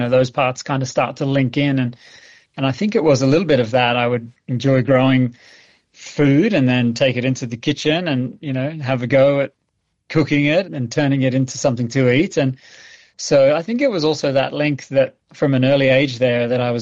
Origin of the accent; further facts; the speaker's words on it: Australia; moved away as an adult; also born or lived in United Kingdom; now in Canada; Born and raised in Australia and worked there initially, and I moved over to the UK after that and lived there for about 10 years and then moved here to Canada.